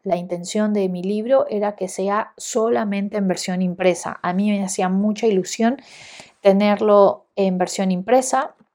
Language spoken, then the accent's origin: Spanish; Ecuador; y me sumo acá, yo soy de Ecuador, carecemos de un buen sistema de correo postal.